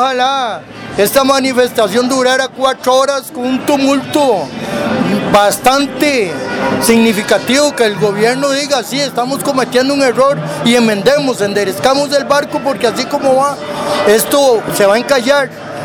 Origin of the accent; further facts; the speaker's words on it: Costa Rica; Yo veo una multitud de gente manifestándose en pro de los derechos de nosotros como costarricenses.